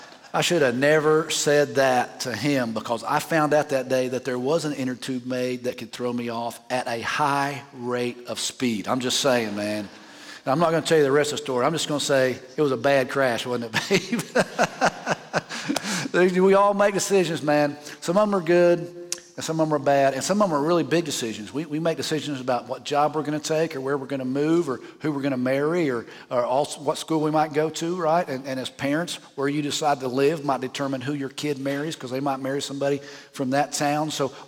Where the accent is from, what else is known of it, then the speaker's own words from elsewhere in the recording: Oklahoma, United States; Well, I'm from Oklahoma. I was raised on a ranch. We rode stuff our whole life.